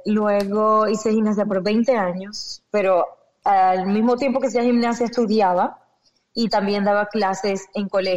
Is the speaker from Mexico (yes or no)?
no; Maracaibo, Zulia, Venezuela; also born or lived in Caracas; now in United States; Nací en Venezuela. Exactamente en Caracas, pero a los 3 años de edad mis papás me llevaron a Maracaibo y me criaron en Maracaibo.